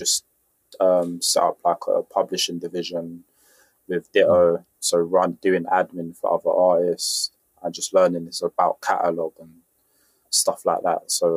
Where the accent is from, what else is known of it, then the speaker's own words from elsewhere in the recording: Nigeria; Obviously, like we're both from Nigeria, so maybe like doing something in Africa.